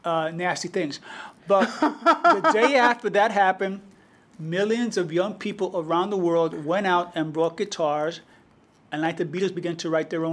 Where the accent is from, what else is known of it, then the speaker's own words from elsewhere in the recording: Bronx, New York, United States; I grew up in the Melrose Projects.